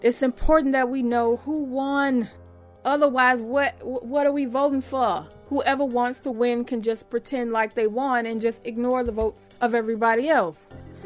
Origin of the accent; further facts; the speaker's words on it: the South, United States; I'm from the South, honey, so sometimes I got to say it like that.